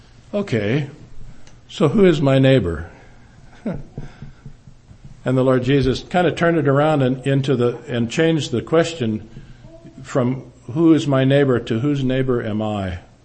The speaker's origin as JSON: {"language": "English", "region": "Louisiana", "country": "United States", "said": "And so you say to people, where are you from? I say, I'm from Louisiana."}